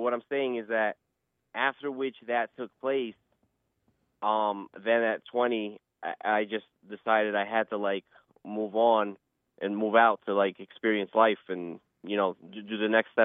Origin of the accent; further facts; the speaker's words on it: United States; I grew up here in the United States